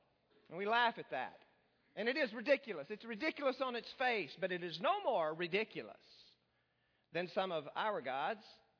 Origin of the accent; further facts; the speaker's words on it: Texas, United States; because I'm from West Texas, close to the New Mexico border